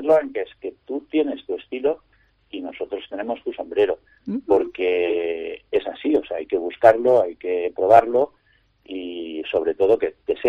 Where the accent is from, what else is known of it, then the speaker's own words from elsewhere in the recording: Valencian Community, Spain; somos valencianos, la empresa es valenciana